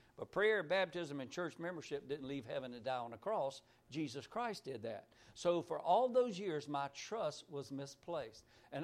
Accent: Aberdeen, North Carolina, United States; when I grew up there in Aberdeen, North Carolina

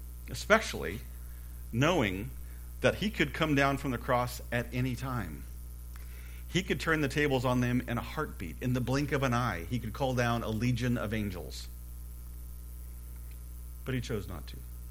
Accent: Bakersfield, California, United States; It reminded me of when we were growing up in Bakersfield years ago, I think it was 76 or 77, we experienced this massive wind and dust storm in Bakersfield.

